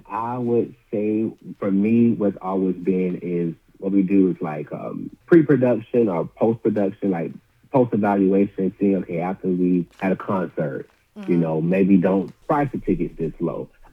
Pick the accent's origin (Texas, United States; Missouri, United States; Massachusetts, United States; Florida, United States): Florida, United States; Orlando; we're doing two stops, two cities, my hometown of Orlando, and we'll be doing Atlanta.